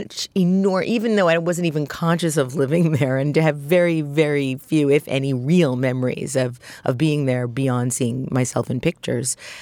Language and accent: English; Brooklyn, New York, United States; I, too, was brought up in Brooklyn. I come from Eastern European Jews. I'm very Russian Romanian.